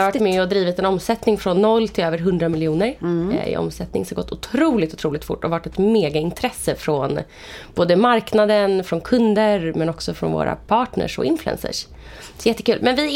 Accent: Vallentuna, Stockholm County, Sweden; Jag kommer från uppväxt i Vallentuna. Jag lämnade Vallentuna i 2 år, men nu är jag faktiskt tillbaka där. Uppväxt med min mamma och min pappa, men som är skilda sedan jag var liten. Ensam barn

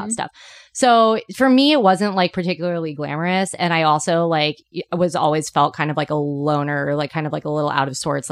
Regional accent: Petaluma, California, United States; purchased a Chinese restaurant in what would be my hometown of Petaluma, California.

